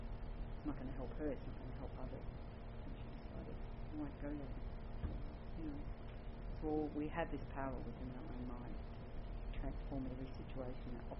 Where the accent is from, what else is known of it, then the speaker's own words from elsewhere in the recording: Newcastle, New South Wales, Australia; yeah, I grew up a Catholic. Mm. Yes, I grew up in Newcastle. And yeah, I grew up Catholic